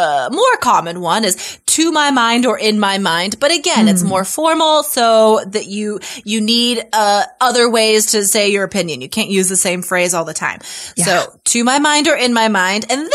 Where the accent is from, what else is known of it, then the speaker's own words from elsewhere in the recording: Nevada, United States; I'm from Nevada. Lindsay's from New Hampshire.